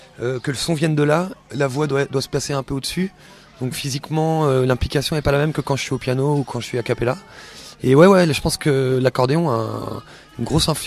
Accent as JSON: {"language": "French", "town": "Douarnenez", "region": "Brittany", "country": "France", "said": "Alors, je suis breton, je viens de Douarnenez."}